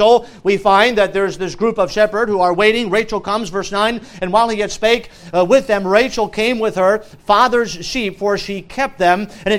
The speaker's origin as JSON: {"language": "English", "country": "France", "tie": "born or raised there", "said": "By the way, I grew up in France. They did that in France."}